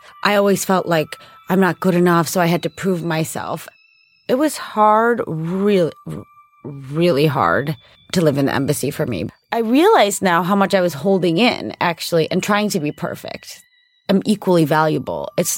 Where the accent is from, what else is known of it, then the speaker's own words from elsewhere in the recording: Chicago, Illinois, United States; I grew up like on the South Side. When I was younger, my parents were immigrants, like really like, I mean, very close to where Michelle Obama grew up, like a very ethnic neighborhood, like very diverse, you know, and then very poor.